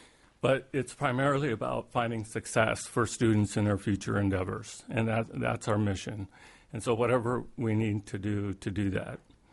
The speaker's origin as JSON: {"language": "English", "region": "Alaska", "country": "United States", "tie": "born or raised there", "said": "So I grew up in Alaska. I graduated from the University of Alaska Fairbanks."}